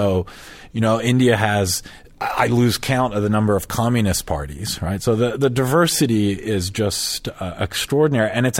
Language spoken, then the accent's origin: English; Switzerland; moved away; also born or lived in France; I'm originally from Switzerland, and at the time we were living in France, so I'd grown up in the West